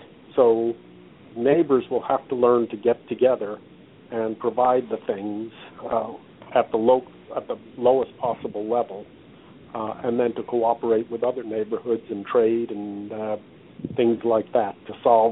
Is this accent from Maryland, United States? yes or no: no; Texas, United States; I certainly, as a Texan, would not like to be forced to sue my insurance company in Delaware.